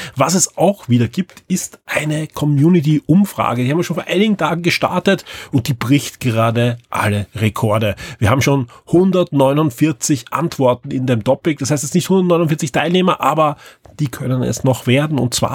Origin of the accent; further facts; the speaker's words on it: Vienna, Austria; meinem Wintergewand, das ich als Wiener natürlich nicht so oft brauche